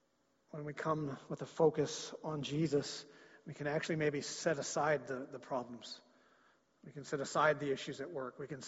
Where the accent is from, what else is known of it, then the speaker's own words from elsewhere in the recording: Creston, British Columbia, Canada; And I remember saying, growing up in Creston, might have been grade one, grade two, we said the Lord's Prayer, I think every day, maybe every other day.